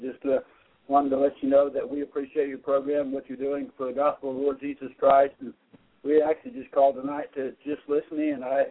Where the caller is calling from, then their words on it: Thompson, Georgia, United States; This brother, I'm from Thompson, Georgia.